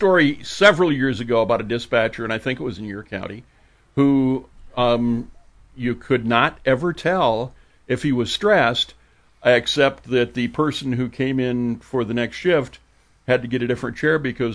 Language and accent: English; Spencer, Iowa, United States; We did go to my hometown of Spencer the 4th of July.